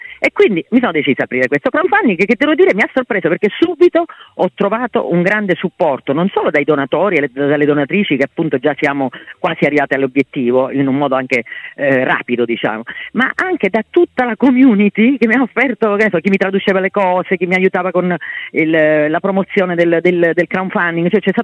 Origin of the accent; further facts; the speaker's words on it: Catania, Sicily, Italy; sono catanese